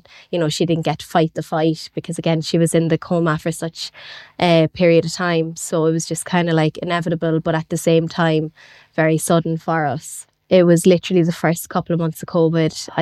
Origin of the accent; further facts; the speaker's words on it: Cork, Munster, Ireland; So I grew up in Cork City in Blackpool.